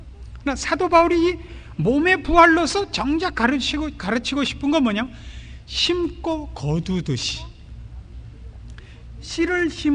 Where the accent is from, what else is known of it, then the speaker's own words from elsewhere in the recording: Pyongan, North Korea; now in South Korea; 그러니까 저는 이북 사람이라서 이북 사람의 성격을 대단히 잘 아는데